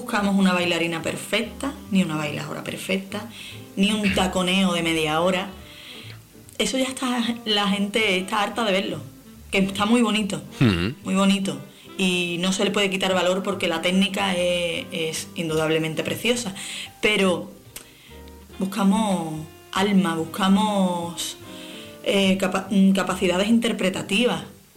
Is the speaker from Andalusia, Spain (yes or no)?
yes; San Fernando, Andalusia, Spain; me gustaría estrenar en mi tierra, en mi teatro